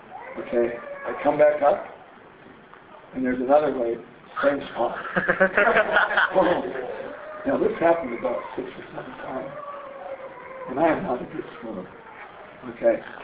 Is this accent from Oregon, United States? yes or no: no; California, United States; I was body surfing in California. I'm from California.